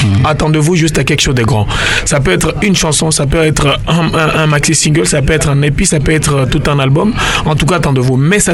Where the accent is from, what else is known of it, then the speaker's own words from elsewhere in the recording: Goma, North Kivu, DR Congo; surtout avec la population de l'Est de mon pays, chez moi à Goma, à Beni, tout ce qui se passe là-bas.